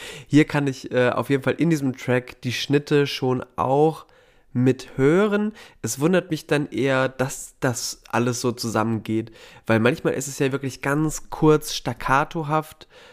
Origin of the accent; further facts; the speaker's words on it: North Rhine-Westphalia, Germany; Ich komme ja aus dem Sauerland, da haben wir auch immer viele Hügel und Wälder gehabt